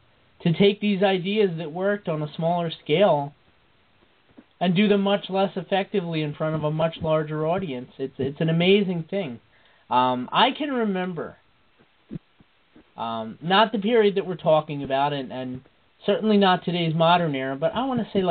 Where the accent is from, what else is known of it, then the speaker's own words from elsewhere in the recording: Philadelphia, Pennsylvania, United States; but, like, growing up in Philadelphia, that was always, like, an NWA/WCW stronghold